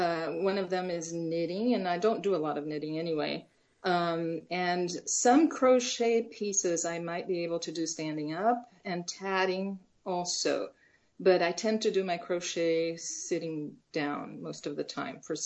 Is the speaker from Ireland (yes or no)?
no; Brazil; moved away; I was born in Brazil. I was born and raised in Brazil. So until recently, I could claim that I lived half of my life in Brazil and half here.